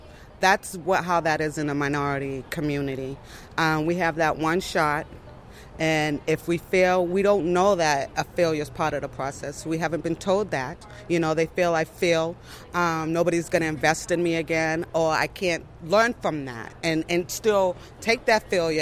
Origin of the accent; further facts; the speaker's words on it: Boston, Massachusetts, United States; I'm a Bostonian to the heart, so I take that personally.